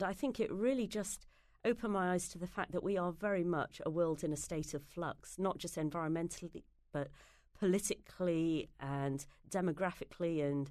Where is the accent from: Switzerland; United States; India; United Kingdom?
United Kingdom; England; went through a very long stage of wanting to be American, but I think I've reached my peace with being English.